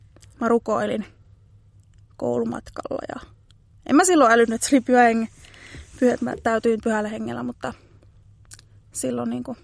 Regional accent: Kainuu, Finland; moved away as an adult; now in Kerava, Finland; mä oon Kainuusta muuttanut tänne 3 vuotta sitten henkilökohtaisen avustajan töitä teen. Ja 30-vuotias nuori nainen

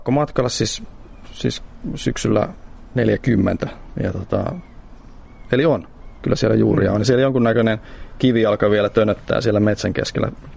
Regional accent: Porvoo, Uusimaa, Finland; Siis mä tulin itsekin lakukaupungista Porvoosta, missä on Brunbergin laku

